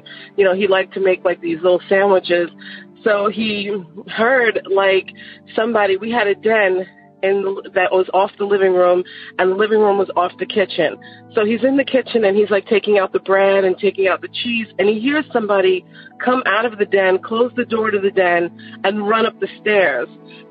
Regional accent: Long Island, New York, United States; I wanted to share the story, like I said, that happened to me growing up in Long Island, New York.

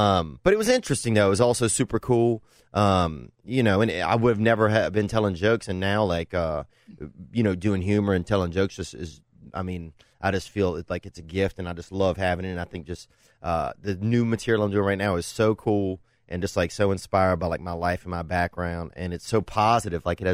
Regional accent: Covington, Louisiana, United States; Yeah, man. I'm from Covington, actually, Louisiana, which is a small town.

